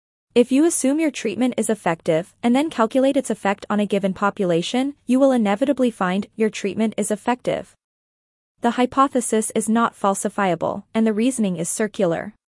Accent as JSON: {"language": "English", "town": "Melbourne", "region": "Victoria", "country": "Australia", "tie": "born or raised there", "said": "In my hometown of Melbourne, Victoria, the entire population was confined to home detention for 262 days overall."}